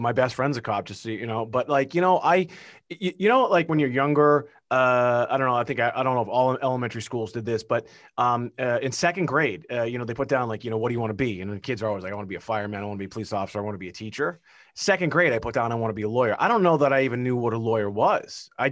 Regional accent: Beverly, Massachusetts, United States; So I grew up just north of Boston in a town called Beverly, Mass.

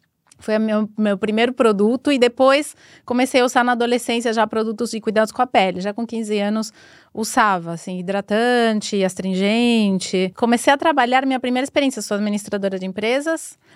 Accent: Argentina; Portuguese is a second language; now in Brazil; Eu sou argentina, então meu sotaque vem daí.

